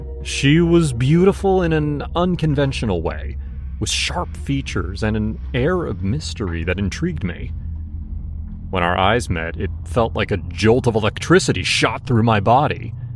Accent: United Kingdom; Back home in the UK, I am a fortress of caution. My hometown is rough, the kind of place where you don't make eye contact at the bus stop.

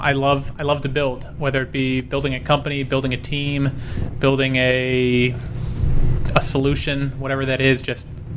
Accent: Rockville, Maryland, United States; Rockville, Maryland.

